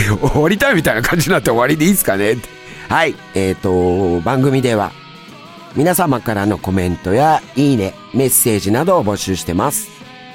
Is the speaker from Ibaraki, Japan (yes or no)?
yes; Toride, Ibaraki, Japan; で、俺茨城の取手ってとこ出身で、実家からね、車で30分も来ないとこに、偶然、